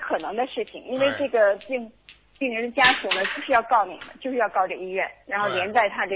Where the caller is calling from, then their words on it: Florida, United States; 我是从佛罗里达州打过来的